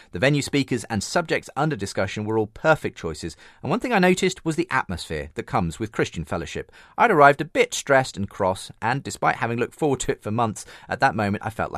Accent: United Kingdom; I'm extremely British and middle class, so I don't say something like that easily.

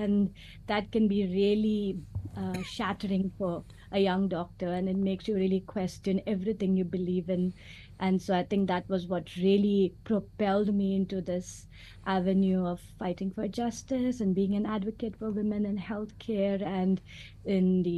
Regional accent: India; one of the, good exposures I had growing up in India was being in a multicultural

